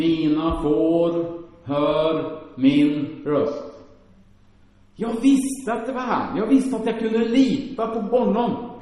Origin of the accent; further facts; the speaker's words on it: Finspång, Östergötland, Sweden; Nu sitter jag den här dagen på en parkbänk hemma i Finspång, jag kommer ifrån